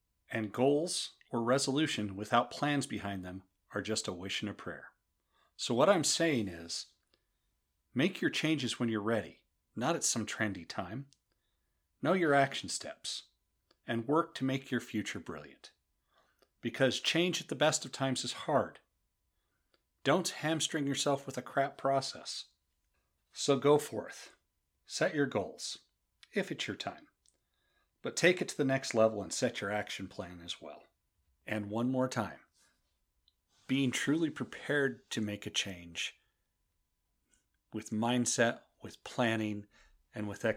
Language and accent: English; Caldwell, Idaho, United States; Last week, the first brew pub opened in my hometown. Wanted to shout out Dan, one of the owners, for making my first visit to White Dog Brewing in Caldwell an amazing one.